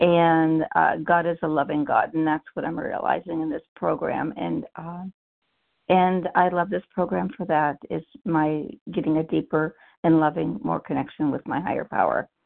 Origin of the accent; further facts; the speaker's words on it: Ohio, United States; I'm from Ohio.